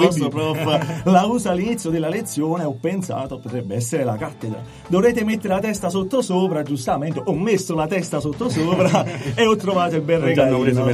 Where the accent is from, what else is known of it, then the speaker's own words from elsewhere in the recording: Caserta, Campania, Italy; io sono di Caserta e mi trovo al Politecnico come tutti quanti per studiare e per diventare ingegnere